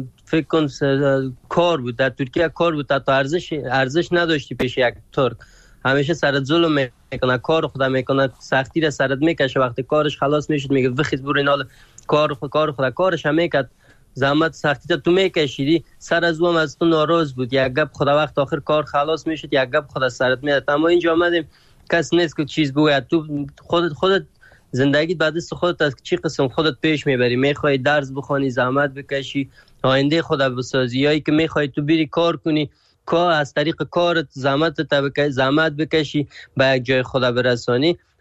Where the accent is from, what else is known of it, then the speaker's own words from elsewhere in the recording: Afghanistan; اگر چیزی که پیش از یکی که پرسانت کنه از کجا هستی بگویم از افغانستان هستم